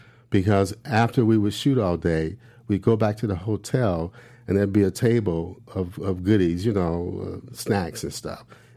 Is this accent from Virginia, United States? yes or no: no; Arkansas, United States; I'm from Arkansas. I know the whole story.